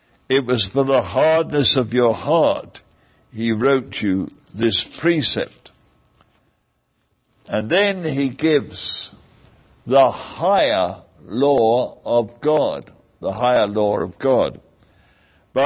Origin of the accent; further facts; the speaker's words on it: England, United Kingdom; now in United States; For example, I come from England. And we drive on the left-hand side of the road.